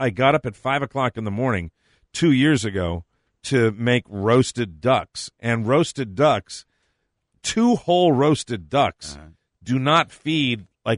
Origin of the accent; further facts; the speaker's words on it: New England, United States; I'm from New England. I've been there. You've been in snowy climates your whole life.